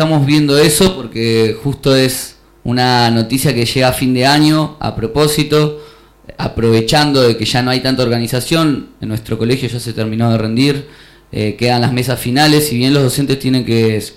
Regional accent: Buenos Aires, Argentina; Yo soy de acá, de Boedo, Almagro, de esta comuna, y puedo ver que desde que llegué a este lugar

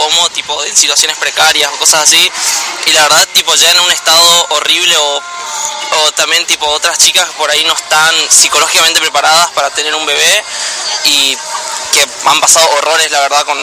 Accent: Paso de los Libres, Corrientes, Argentina; Yo sí soy de acá.

